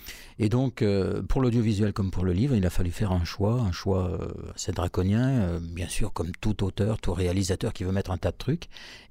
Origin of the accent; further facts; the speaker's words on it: France; Ah oui, bien sûr, je suis français.